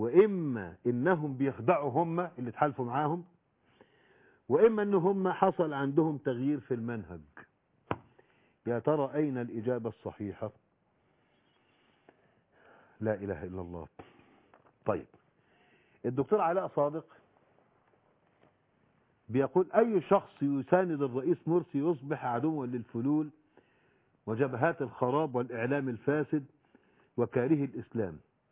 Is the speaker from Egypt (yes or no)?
yes; Egypt; وأنا كمصري